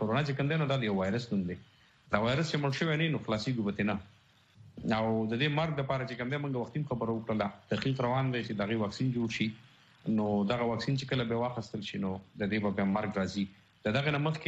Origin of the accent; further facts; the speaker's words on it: Khyber Pakhtunkhwa, Pakistan; زه د وزیرستان څخه يم